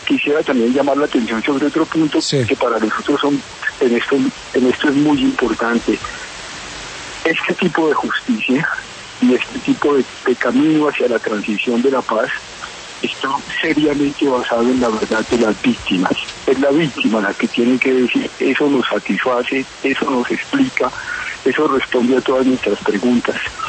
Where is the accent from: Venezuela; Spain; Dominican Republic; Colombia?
Colombia; Lo que nosotros podemos hacer es contribuir a que los colombianos avancemos